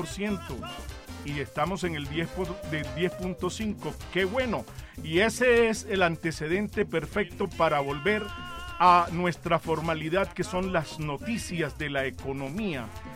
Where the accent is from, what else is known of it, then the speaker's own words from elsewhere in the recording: Barranquilla, Atlántico, Colombia; Sea el momento de presentar un saludo a mi tierra, la Puerta de Oro de Colombia y a todos los barranquilleros